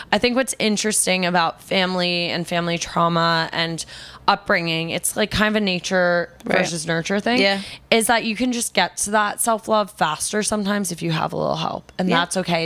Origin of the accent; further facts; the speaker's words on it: New York, United States; See, I'm a New Yorker and a Sag, so I love that.